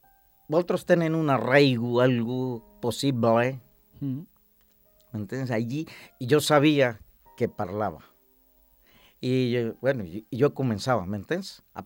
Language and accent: Catalan; Colombia; now in Spain; soc colombià i ho dic així